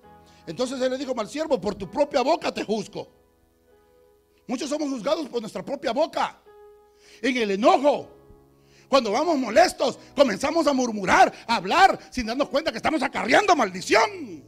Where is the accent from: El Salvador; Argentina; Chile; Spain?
El Salvador; Y se enojan, especialmente mis paisanos. Y voy con mis paisanos porque soy salvadoreño.